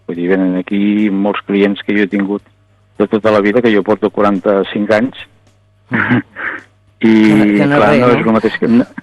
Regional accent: Vilanova i la Geltrú, Catalonia, Spain; per exemple, a Vilanova, jo soc fill de Vilanova

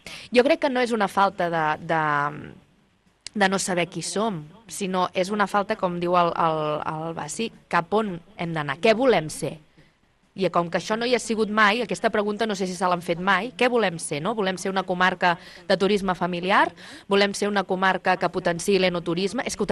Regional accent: Sant Jaume dels Domenys, Catalonia, Spain; jo sóc del Baix Penedès i m'agrada molt ser d'aquesta comarca. Em sento molt d'aquí, sobretot de Sant Jaume dels Domenys

